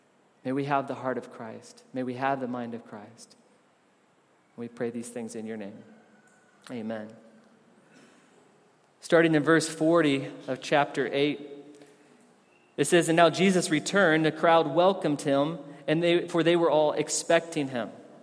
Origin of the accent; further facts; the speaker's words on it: Tennessee, United States; I grew up in Tennessee, but those pagans in Georgia, they had the lottery.